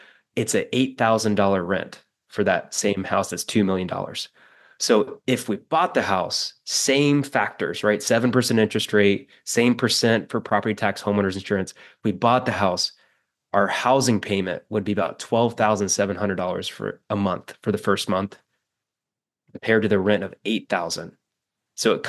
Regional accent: Ohio, United States; I came from Ohio, but not Cleveland.

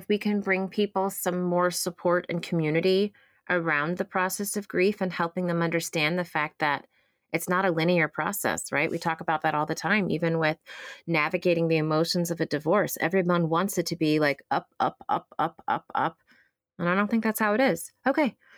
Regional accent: Texas, United States; It's all right. I was raised in Texas. So your y'alls are landing in a very comfortable place for me.

